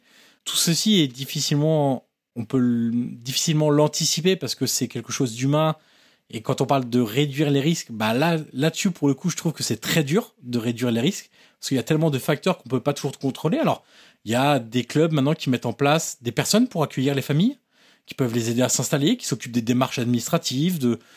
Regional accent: Auxerre, Bourgogne-Franche-Comté, France; Je suis d'Auxerre

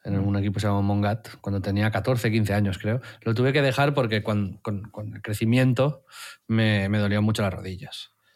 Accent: Tiana, Catalonia, Spain; Es que yo, como me crié en Tiana... Uh-huh. Badalona está más cerca y era muy fácil ir al estadio

